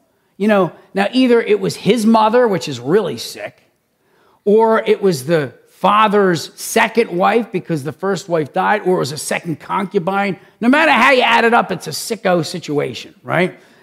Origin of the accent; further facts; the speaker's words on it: Philadelphia, Pennsylvania, United States; I grew up in Philly and there was this kid in a different neighborhood.